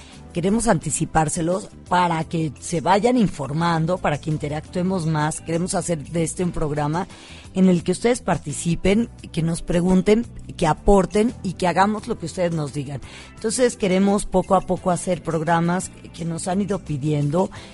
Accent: Guadalajara, Jalisco, Mexico; Como saben, yo crecí en Guadalajara, en Jalisco.

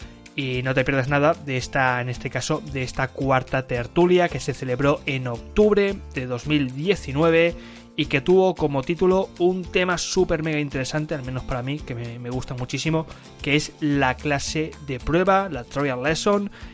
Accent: Barcelona, Catalonia, Spain; soy de Barcelona, he sido profesor de L durante pues unos cuantos añitos por diferentes países

